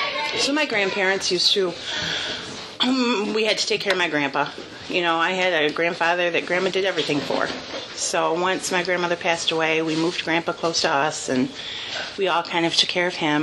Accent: Jamestown, United States; And I'm from Jamestown. This is where I've always grown up. And I was born in 1967

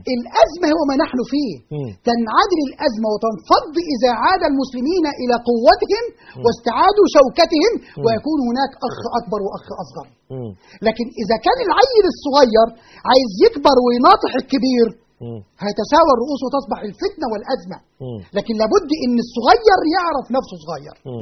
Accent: Egypt; نحن لسنا أقباط. احنا مسلمين مصريين.

